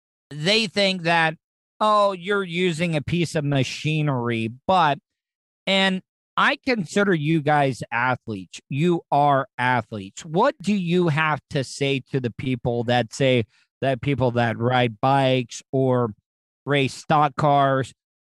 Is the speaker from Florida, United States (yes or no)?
yes; Daytona Beach, Florida, United States; here in the state of Florida, we got a lot of the motocross here. I grew up in Daytona Beach